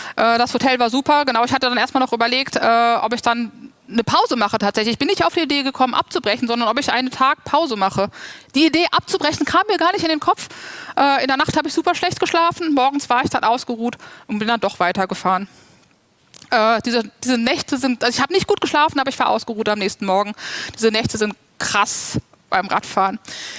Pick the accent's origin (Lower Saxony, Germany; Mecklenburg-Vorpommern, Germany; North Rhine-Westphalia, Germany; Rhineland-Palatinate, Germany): North Rhine-Westphalia, Germany; Cologne; was ich jetzt natürlich als Kölnerin mich gefreut habe zu sehen und auch zu erfahren.